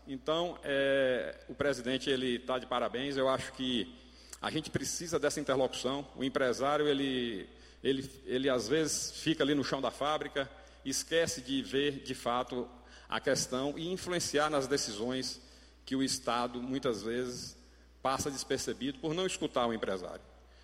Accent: Vitória da Conquista, Bahia, Brazil; Agora aqui eu falo como a Envic, conquistense e apaixonado por minha terra.

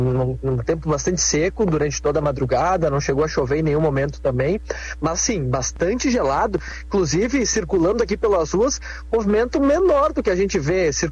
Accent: Santana do Livramento, Rio Grande do Sul, Brazil; É verdade, lá em Santana do Livramento, na minha terra

